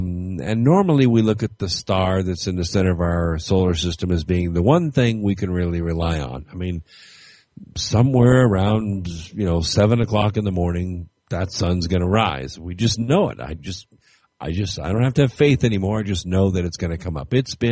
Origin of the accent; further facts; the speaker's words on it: Scotland, United Kingdom; I'm Scottish, and I'm used to Scottish summers, which are in the range of 55 to 60 degrees.